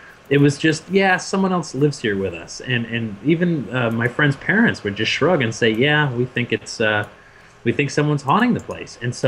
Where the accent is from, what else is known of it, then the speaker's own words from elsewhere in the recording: New England, United States; And I grew up in New England, and we've got our ghostly legends and stories around here